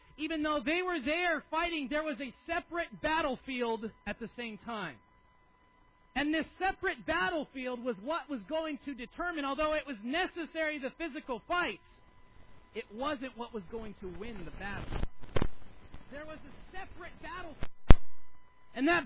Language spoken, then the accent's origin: English; United States; I thought, oh, she's just got to be on drugs, because I'm an American.